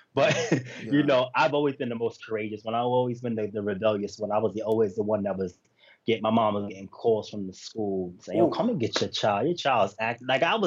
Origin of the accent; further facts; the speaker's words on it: Yonkers, New York, United States; I grew up right around the corner from School Street. You know what I mean? In Yonkers, New York, where … grew up at.